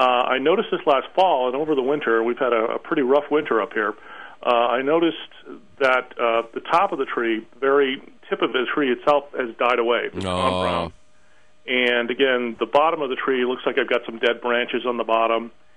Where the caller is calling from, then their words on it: Massachusetts, United States; I'm calling you from Central Massachusetts.